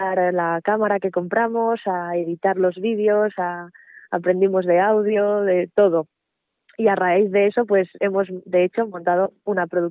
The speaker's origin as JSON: {"language": "Spanish", "town": "Segovia", "region": "Castile and León", "country": "Spain", "said": "Y al final pues terminé enfocándome en Segovia porque es mi tierra."}